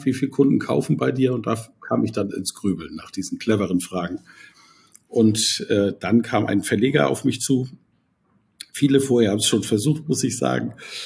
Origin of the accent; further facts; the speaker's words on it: Schleswig-Holstein, Germany; Ja, aus dem richtigen Norden, wie wir sagen. Für uns seid ihr ja schon Süditalien. Ich bin Schleswig-Holsteiner. Genau. In der Nähe von Kiel an der Ostsee groß geworden.